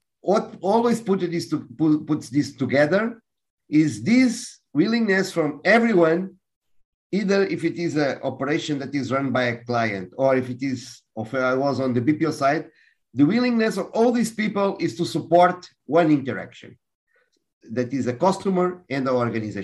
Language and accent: English; Portugal; also born or lived in Mozambique; So I'm Portuguese, but I'm a global citizen. Even from my family perspective, I was born in Mozambique. My mother, she's from Goa, India. So we have been around for a long time in different countries